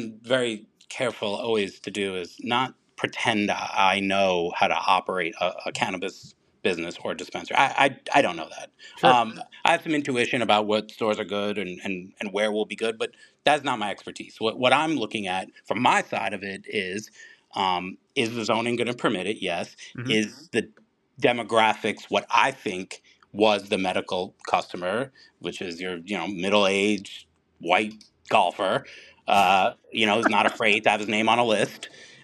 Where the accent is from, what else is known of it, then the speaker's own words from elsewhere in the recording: New York, United States; And I'm from New York, and I'm ashamed of it.